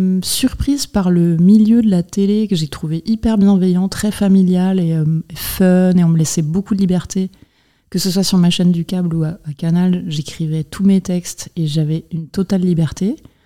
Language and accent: French; Rennes, Brittany, France; Moi, je viens de Rennes, donc pour avoir une adresse de quelqu'un à qui envoyer un CV, déjà, c'est compliqué.